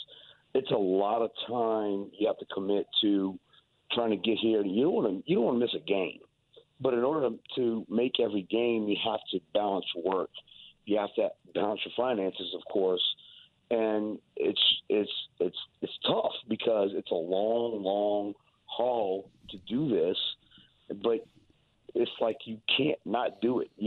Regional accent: Louisiana, United States; We're from South Louisiana, so it's kind of a necessity.

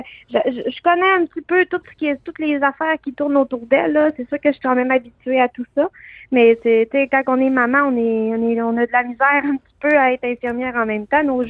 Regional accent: Canada; qu'on est Canadien avant tout aussi là.

